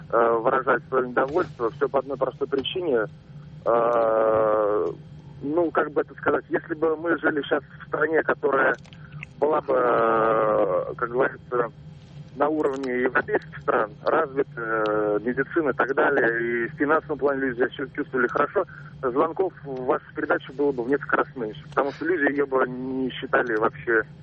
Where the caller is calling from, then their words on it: Penza, Penza Oblast, Russia; Я звоню из Пензы.